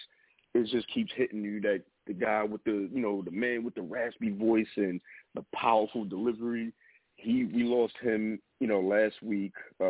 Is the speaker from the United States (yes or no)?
yes; Harlem, New York, United States; again, I'm from Harlem too.